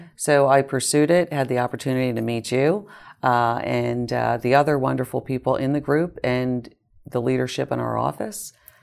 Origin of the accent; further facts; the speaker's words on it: Pennsylvania, United States; I was born and raised in Lehigh Valley, went to school here.